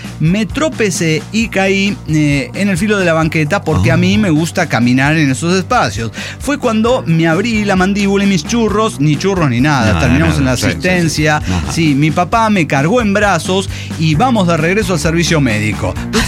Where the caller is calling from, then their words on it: Oaxaca, Mexico; de Oaxaca.